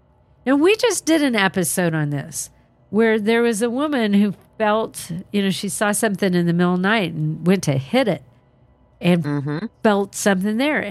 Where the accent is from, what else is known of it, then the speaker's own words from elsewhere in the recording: the South, United States; And growing up in the South, we were all aware of slavery